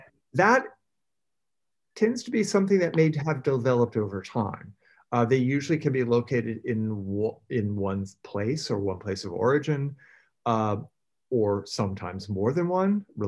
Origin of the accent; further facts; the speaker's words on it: Chesapeake, Virginia, United States; I grew up in Chesapeake, Virginia. That's very close to Norfolk.